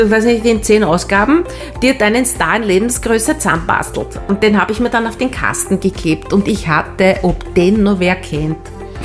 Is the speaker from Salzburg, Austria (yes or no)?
no; Vienna, Austria; Mein Bruder ist 2,5 Jahre jünger und wir sind am Stadtrand von Wien aufgewachsen, dort, wo wirklich nichts mehr war. Also im 19. Bezirk, aber in den Weinbergen hinten drin, neben einem Heurigen.